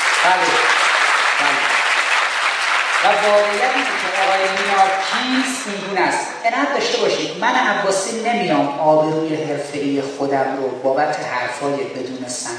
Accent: Tehran, Tehran Province, Iran; born there; من بابا بچه امامزاده هستم تو تهران به دنیا اومدم.

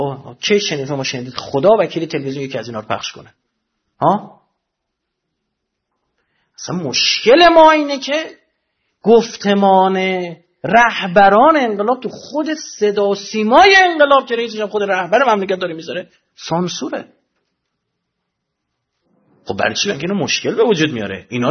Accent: Iran; ما ایرانیم خوب نمیتونیم تلفظ بکنیم

